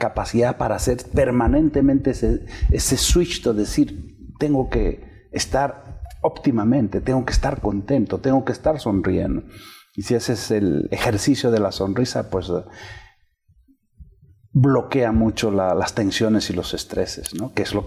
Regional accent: Patibamba, Ayacucho, Peru; also born or lived in San Miguel; Fuimos desde Ayacucho, pasamos por San Miguel, mi pueblo, a Patibamba, donde fui niño, y me recibían con el cariño, con las bandas, bailando, danzando.

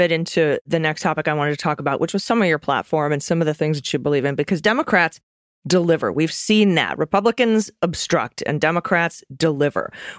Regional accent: Midwest, United States; And I have to say, I'm a Midwesterner.

